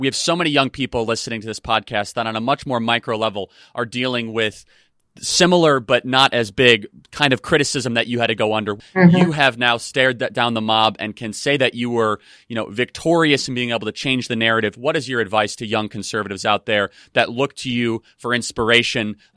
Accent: Illinois, United States; especially for my home state of Illinois, that are backwards, broken, basically bankrupt as it is.

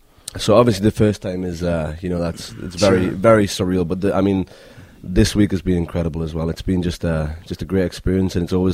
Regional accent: Newcastle, North East England, United Kingdom; So I'm from Newcastle, so I'm a Geordie.

